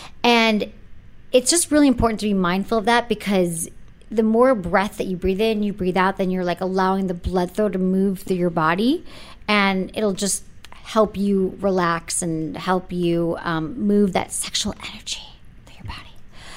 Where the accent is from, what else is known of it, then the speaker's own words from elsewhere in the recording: San Francisco, California, United States; I came from San Francisco. I'm so PC.